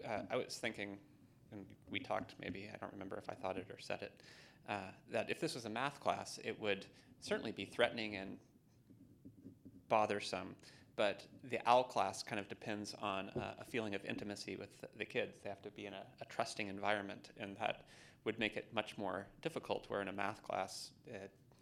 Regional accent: Bainbridge Island, Washington, United States; from Bainbridge Island.

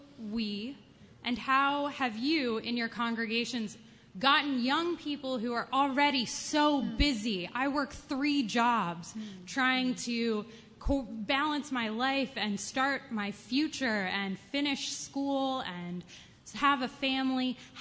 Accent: Chapel Hill, North Carolina, United States; I'm actually from Chapel Hill, so right around the corner.

